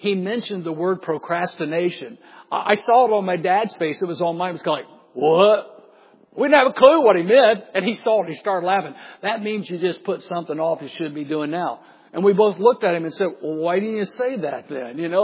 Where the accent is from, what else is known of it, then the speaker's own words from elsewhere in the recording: Dunkirk, Indiana, United States; I'm a hick from Dunkirk, Indiana, folks.